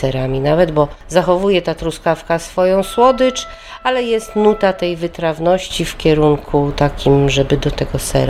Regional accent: Gogolin, Opole Voivodeship, Poland; jestem z Gogolina.

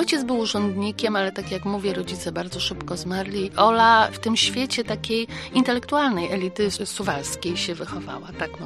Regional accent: Podlaskie Voivodeship, Poland; wychowałam się niedaleko Kamiennego Dworu, ostatniego domu polskiego Aleksandry, bo jest on koło Łap na Podlasiu.

